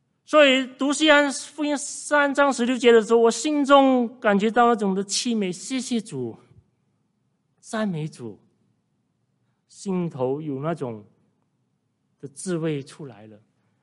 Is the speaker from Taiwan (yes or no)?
no; Malaysia; 那我年少的时候，我们马来西亚人哈读很多四书五经了，就是我学校的背景了哈，我是华校生。